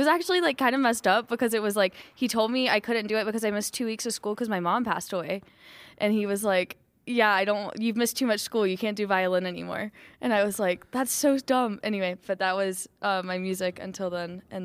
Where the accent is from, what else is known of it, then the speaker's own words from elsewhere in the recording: Georgia, United States; I grew up in Georgia.